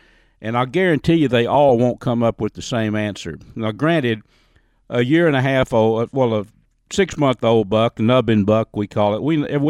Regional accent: Texas, United States; rather be than right up here in Northeast Texas and hunting and fishing. It's just, well, it's home. I was raised in Red River County, you know.

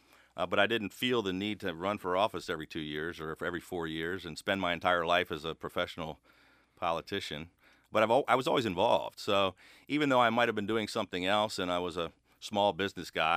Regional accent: Landover, Maryland, United States; I grew up in Landover, inside the Beltway in Prince George's County.

